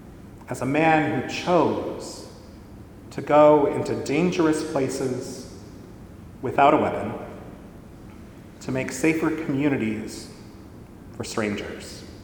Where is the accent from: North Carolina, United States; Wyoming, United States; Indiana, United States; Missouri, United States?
Indiana, United States; Now, there are a lot of Mennonites in northern Indiana. There's even a Mennonite seminary in my hometown.